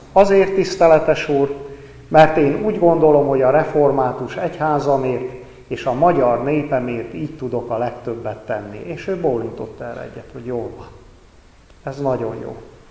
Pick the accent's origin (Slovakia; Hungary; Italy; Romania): Romania; Transylvania; Én Erdélyben egy színmagyar, színreformátus gyülekezetben születtem, és ott nőttem fel.